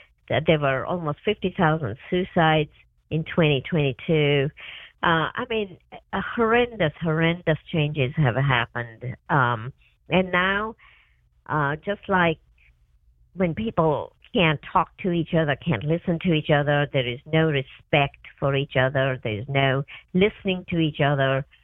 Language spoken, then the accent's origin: English; Kenya; now in United States; Then I grew up in Kenya